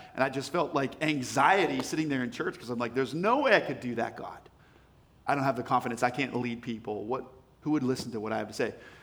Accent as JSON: {"language": "English", "town": "Hershey", "region": "Pennsylvania", "country": "United States", "tie": "born or raised there", "said": "This is my story. I grew up in Hershey, Pennsylvania. I was the middle child with two siblings, older brother, younger sister."}